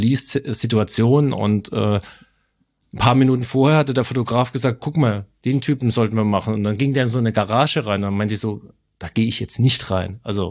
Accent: Stuttgart, Baden-Württemberg, Germany; accent: Swabian; das ist dir ja sehr wichtig, dass dieses in Stuttgart, wo ich herkomme, wo ich meinen schwäbischen Akzent auch noch gelernt habe.

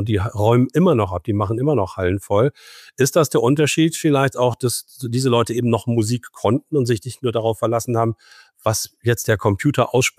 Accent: Northern Germany, Germany; Wir sind ja Norddeutsche.

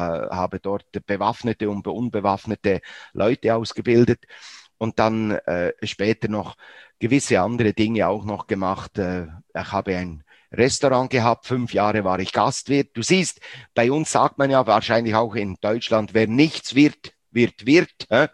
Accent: Bern, Switzerland; aufgewachsen, wie gesagt, in Bern.

